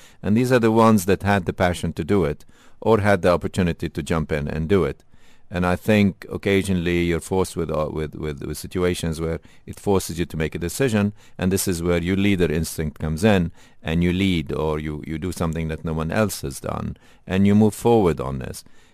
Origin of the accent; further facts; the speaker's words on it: Lebanon; moved away; I grew up in Lebanon. We didn't have a proper mentoring program. We had very good schools. We had limited universities. But then technically we had a civil war in Lebanon in 75, which forced me to leave Lebanon